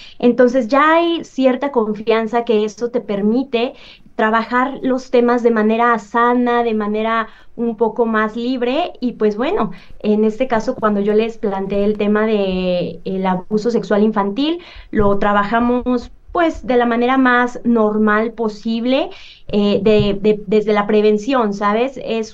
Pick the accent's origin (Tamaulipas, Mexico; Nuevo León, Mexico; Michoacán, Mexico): Michoacán, Mexico; Yo soy originaria allá de Michoacán, entonces pues no me tuve que mover tantísimo, y justo laboro en el municipio del que tuve la fortuna de nacer